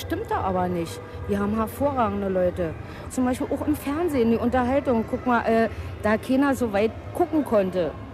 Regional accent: Berlin, Germany; wie Türken genauso so eine Menschen sind wie Sachsen für mich als Berlinerin.

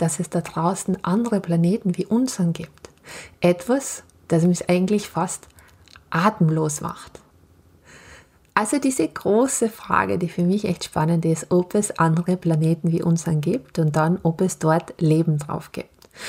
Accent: Kuchl, Salzburg, Austria; ich bin aus Kuchl, einem kleinen Ort in Salzburg

